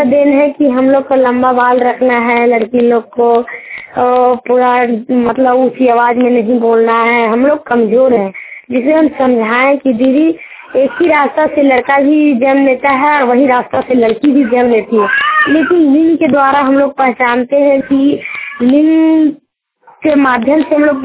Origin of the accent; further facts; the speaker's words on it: Jainagar, Jharkhand, India; Post परसावार और थाना जयनगर और जिला कोडरमा की निवासी हूँ।